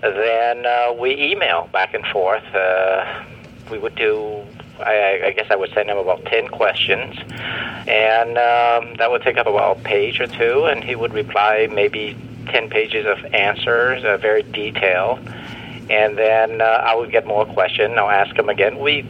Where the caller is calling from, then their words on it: Nong Khai, Thailand; I'm calling from Thailand, up around the Nong Khai area. I'm here working on a little farm project